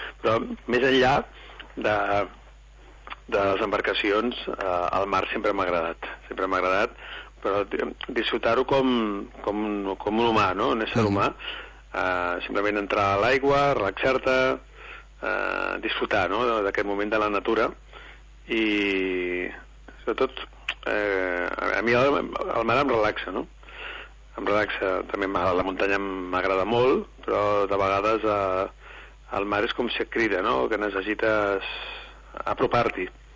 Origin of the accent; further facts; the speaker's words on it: Barcelona, Catalonia, Spain; Com que soc de Barcelona, doncs algunes vegades ja doncs hi anava al mar